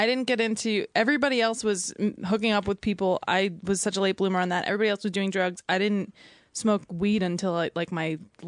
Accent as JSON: {"language": "English", "region": "New York", "country": "United States", "said": "Yeah, I'm from Long Island."}